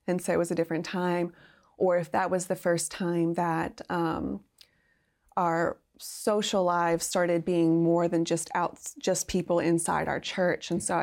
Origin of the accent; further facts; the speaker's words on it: Louisiana, United States; also born or lived in Mobile, Alabama; growing up in South Louisiana and in the Mobile area is very, very Catholic. So I knew a lot of Catholics.